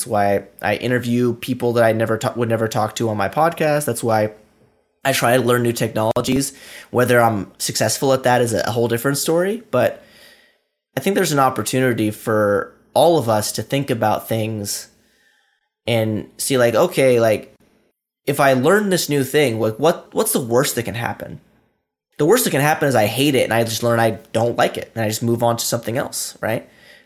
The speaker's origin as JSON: {"language": "English", "region": "Washington", "country": "United States", "said": "So I'm from Washington State. In Washington State, we use the word so a lot."}